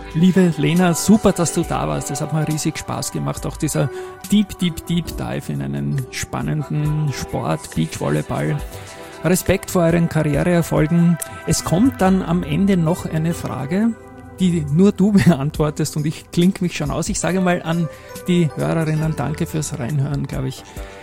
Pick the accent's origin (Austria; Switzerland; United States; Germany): Austria; Vienna; ich oute mich gerne als Rapid-Fan, habe ich schon ein paar Mal gemacht in dieser Serie, da auch als Wiener.